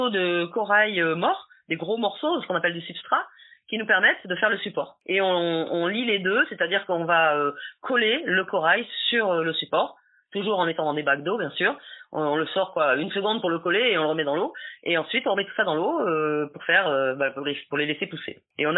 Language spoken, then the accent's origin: French; France; parce que je suis française, déjà